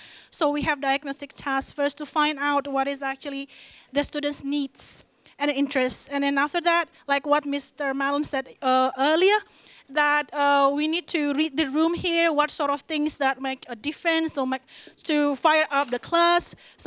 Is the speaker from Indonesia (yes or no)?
yes; Jakarta, Indonesia; Yeah, so I am from Jakarta here.